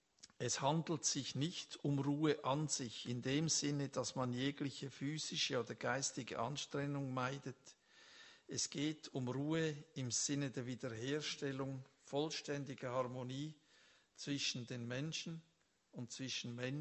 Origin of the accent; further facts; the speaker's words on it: Switzerland; Ich bin ja ein Schweizer, oder? Also nicht so auf die Leute zugehend.